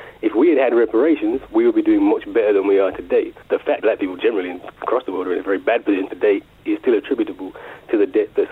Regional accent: Birmingham, West Midlands, United Kingdom; And then also places like, so I'm from Birmingham, something like half of all the chains have contributed a good percentage of all the guns used to enslave Africans.

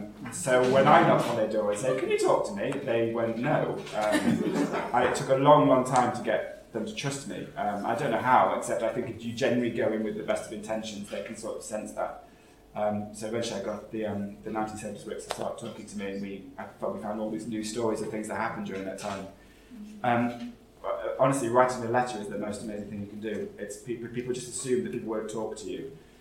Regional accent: East Midlands, United Kingdom; I actually come from a place called Nunkergate, which Tams and Greg and Marty Freeman did not believe was a real place. That's just a noise, but no, Nunkergate is where I'm from.

